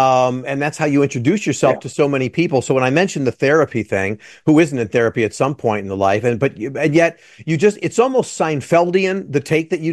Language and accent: English; Chicago, Illinois, United States; I grew up in Chicago. I grew up in the burbs, but I'm a Chicagoan my whole life. So I'm your Midwestern charming boy.